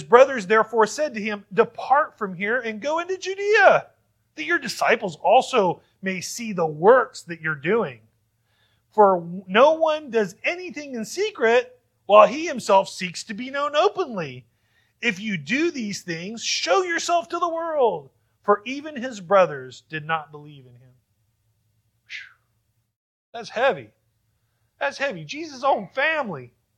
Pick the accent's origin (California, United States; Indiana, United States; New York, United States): California, United States; I mean, I'm from California, so it definitely sounds like it's from the country. So already it's off the table for me. But you know, as you live in Kansas as long as I have